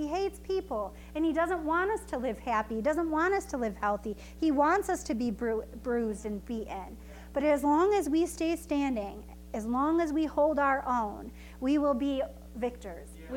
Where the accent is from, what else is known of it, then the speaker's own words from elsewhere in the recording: Jamestown, United States; I grew up in Jamestown and I went to Jamestown High School